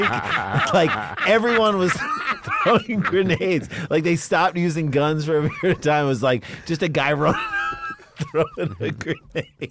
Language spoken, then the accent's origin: English; St. Louis, Missouri, United States; No, we grew up in St. Louis where everyone was poor, but we all got our own rooms.